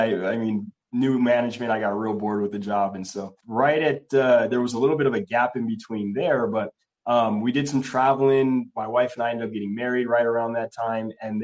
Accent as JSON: {"language": "English", "town": "Santa Monica", "region": "California", "country": "United States", "tie": "born or raised there", "also_born_or_lived": "Inglewood", "said": "I grew up in California, right in Santa Monica. I went to Santa Monica High School. I lived in Inglewood, so it was kind of a long commute, but that's where I spent pretty much my whole childhood."}